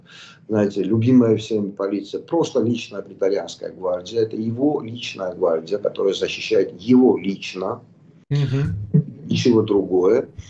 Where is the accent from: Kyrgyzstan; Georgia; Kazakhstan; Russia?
Georgia; now in Ukraine; Но в Грузии у нас свои сложности.